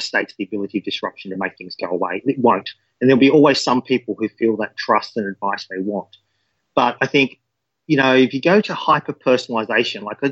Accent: Australia; Sure. So, look, I'm an Australian.

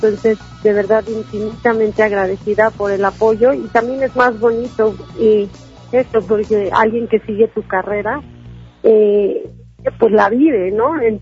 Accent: Mexico; Y bueno, apoyarnos como mexicanos, ¿no? Para poner el nombre de México en alto.

